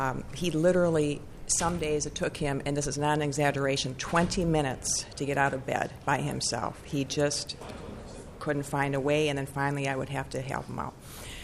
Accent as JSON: {"language": "English", "town": "Burnsville", "region": "Minnesota", "country": "United States", "said": "I'm from Burnsville, and I'm nervous again today."}